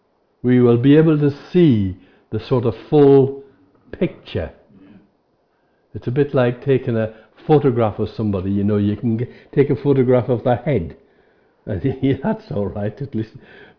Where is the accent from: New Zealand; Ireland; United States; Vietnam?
Ireland; the folks that I grew up with in Ireland, now they knew me in those years